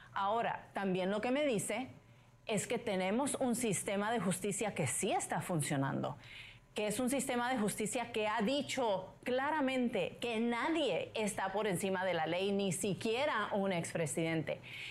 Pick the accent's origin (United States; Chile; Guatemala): United States; Spanish is a second language; Esto a mí me da vergüenza como americana